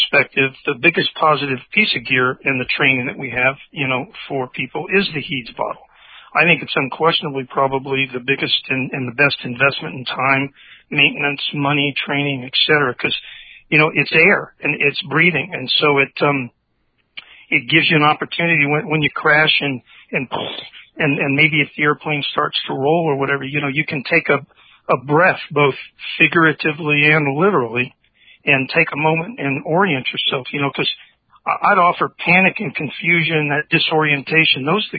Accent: San Antonio, Texas, United States; born there; also born or lived in various places; So I was born in San Antonio, but lived all over.

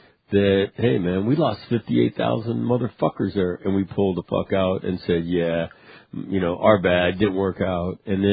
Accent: Sacramento, California, United States; born or raised there

